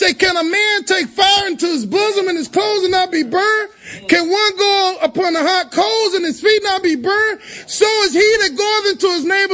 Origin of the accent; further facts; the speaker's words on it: Charlotte, North Carolina, United States; I grew up in Charlotte, North Carolina, and where Jim Baker was.